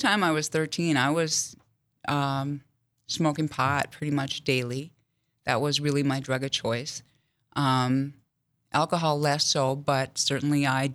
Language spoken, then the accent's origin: English; North Dakota, United States; I grew up in small towns all over North Dakota.